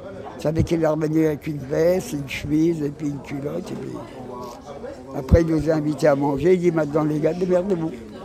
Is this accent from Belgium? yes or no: no; France; Mais il dit, vous êtes français ? Ben, je dis, oui, on est français.